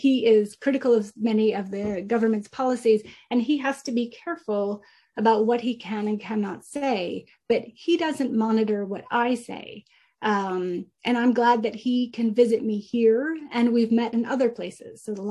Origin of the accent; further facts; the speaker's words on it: New Hampshire, United States; alumni who live in my home state of New Hampshire